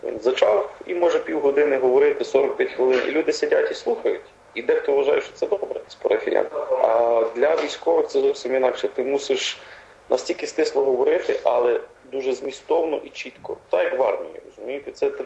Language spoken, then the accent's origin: Ukrainian; Western Ukraine, Ukraine; що от я западенець з ними